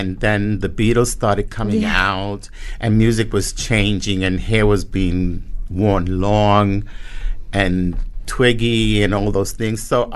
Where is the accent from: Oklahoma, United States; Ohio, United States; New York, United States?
New York, United States; Red Hook; And growing up in Red Hook, you know, like